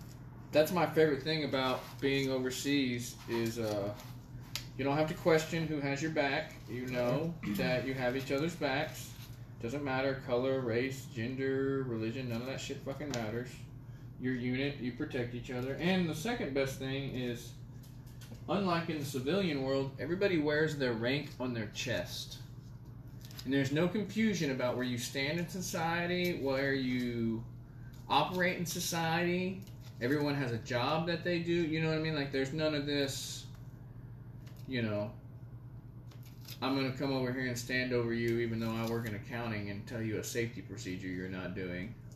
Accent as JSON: {"language": "English", "country": "United States", "said": "I always say it wrong because I'm an American."}